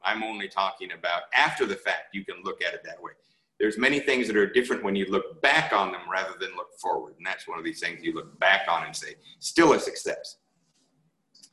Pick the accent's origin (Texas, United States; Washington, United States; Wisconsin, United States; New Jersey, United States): Washington, United States; Seattle; I'm from Seattle, so of course we're Seahawks fans.